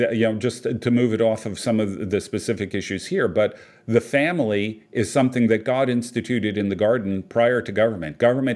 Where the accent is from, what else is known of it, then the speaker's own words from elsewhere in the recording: United States; First of all, as an American, I feel very free about criticizing my own government.